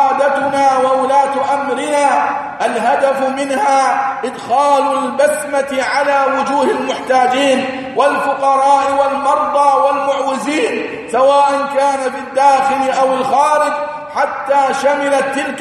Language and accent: Arabic; United Arab Emirates; التي ننعم بها نحن أبناء الإمارات ومن يقيم على ظهرها